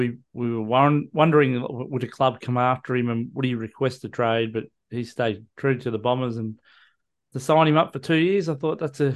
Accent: Frankston, Victoria, Australia; ladies started the AFLW campaign with a win over the Hawks in my hometown of Frankston.

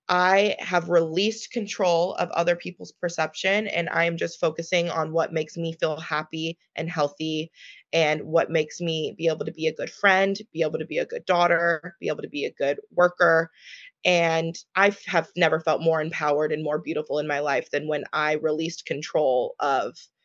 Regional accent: Los Angeles, California, United States; So I grew up in Los Angeles.

